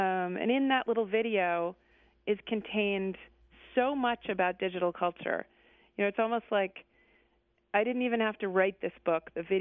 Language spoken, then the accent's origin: English; New Hampshire, United States; My hometown in New Hampshire installed a giant mainframe computer in the middle of town